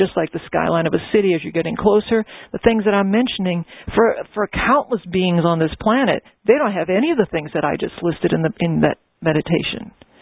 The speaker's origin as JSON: {"language": "English", "town": "New Orleans", "region": "Louisiana", "country": "United States", "tie": "born or raised there", "said": "I'm making plans right now to go visit my hometown, New Orleans, okay?"}